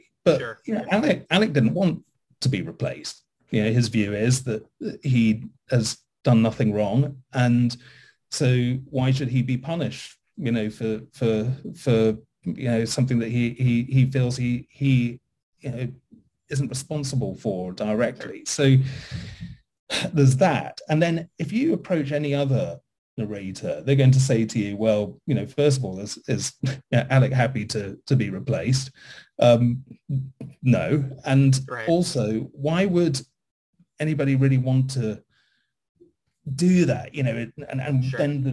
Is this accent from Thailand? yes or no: no; United Kingdom; And as a British, white guy coming into a city like this and wanting to reach many, many more Americans